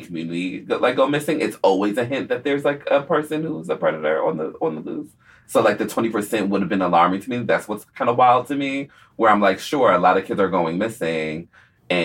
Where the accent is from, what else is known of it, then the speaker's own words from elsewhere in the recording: Atlanta, Georgia, United States; because I grew up in Atlanta, this obviously reminds me of the story that happened in the early 90s with Atlanta